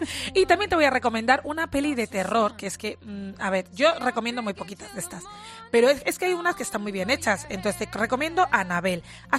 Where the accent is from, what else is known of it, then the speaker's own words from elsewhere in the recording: Equatorial Guinea; born there; yo soy una mujer española, nacida en Guinea Ecuatorial, negra